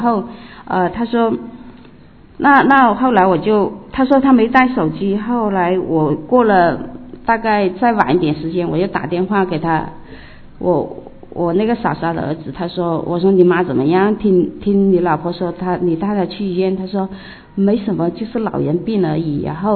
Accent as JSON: {"language": "Chinese", "country": "China"}